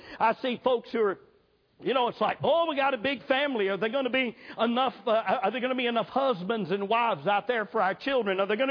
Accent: South Carolina, United States; We both know how to pronounce words because I'm from South Carolina and he's from North Carolina.

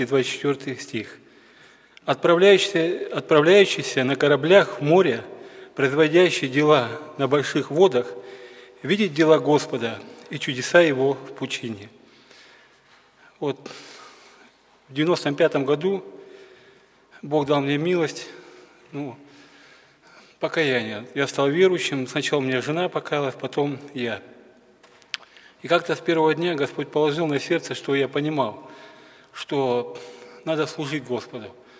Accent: Tutonchany, Krasnoyarsk Krai, Russia; я из Ивентии, поселок Тутанчаны. Это вот, если кто знает, есть центр России, поселок Тура, есть там река Нижняя Тунгусская. И по Нижней Тунгуске вниз 450 километров. Я как раз живу ровно посередине от Туруханска и от Туры.

